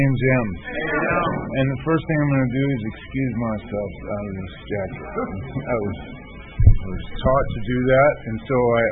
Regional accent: Los Angeles, California, United States; born there; I was born in Southern California in Los Angeles in the middle of the century.

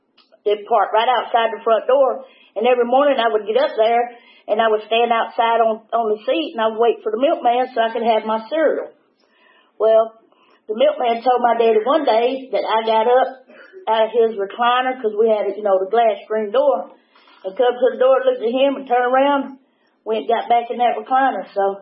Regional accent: Atlanta, Georgia, United States; I was born in East Atlanta. I'm a Grady baby. Grady Memorial. That's me. And I grew up on Moreland Avenue.

